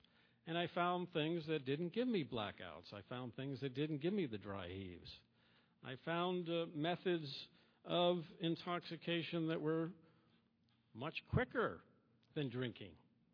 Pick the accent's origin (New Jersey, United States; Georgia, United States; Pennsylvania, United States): Pennsylvania, United States; Pittsburgh; I grew up in Pittsburgh, by the way.